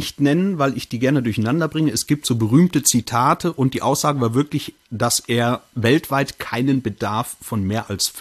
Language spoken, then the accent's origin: German; Cologne, North Rhine-Westphalia, Germany; ich bin groß geworden in Köln. Meine Mutter hat 12 Geschwister.